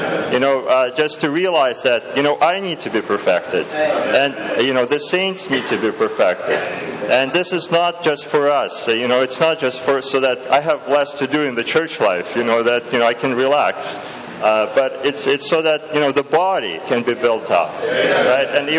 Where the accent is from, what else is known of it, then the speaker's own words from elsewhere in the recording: Saskatoon, Saskatchewan, Canada; Daniel and I, we're from Saskatoon